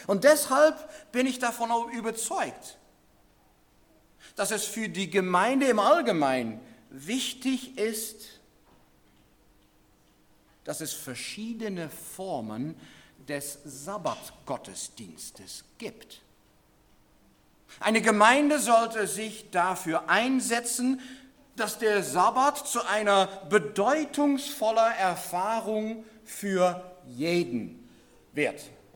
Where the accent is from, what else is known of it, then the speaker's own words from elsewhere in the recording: Netherlands; German is a second language; now in Lüneburg, Germany; Da kann ich hin mitgehen als Holländer.